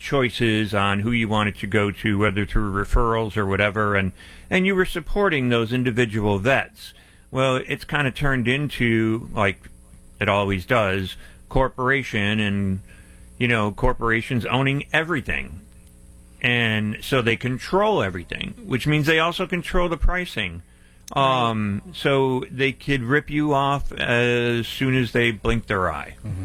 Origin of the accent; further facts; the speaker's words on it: Pennsylvania, United States; and I miss those times of growing up in Pennsylvania where, you know, I can go fishing and hiking and so on and so forth.